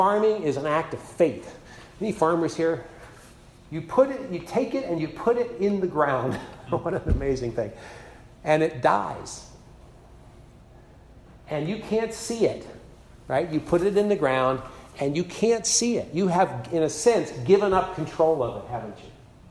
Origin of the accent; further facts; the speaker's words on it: Virginia, United States; I remember I grew up in Virginia, and we had a garden, and so we loved sweet corn